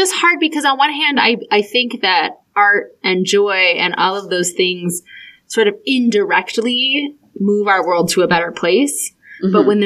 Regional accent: Tucson, Arizona, United States; And so I ended up randomly finding one from my hometown in Tucson

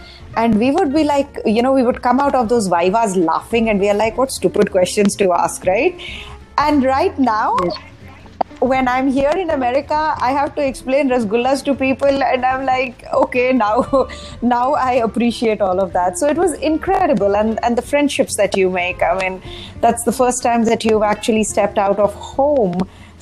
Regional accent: Ranchi, Jharkhand, India; also born or lived in Ludhiana, Punjab; I was born in Ludhiana in Punjab, and I grew up in Ranchi, which is it's in Jharkhand now. It used to be in Bihar when I was a kid.

